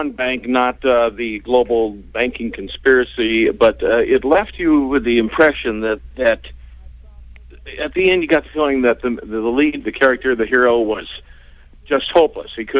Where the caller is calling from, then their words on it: Michigan, United States; Hi, I'm calling from Michigan, and I saw a film.